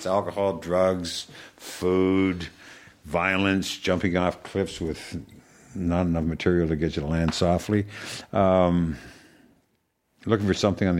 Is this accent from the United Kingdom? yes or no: no; Canada; I'm Canadian.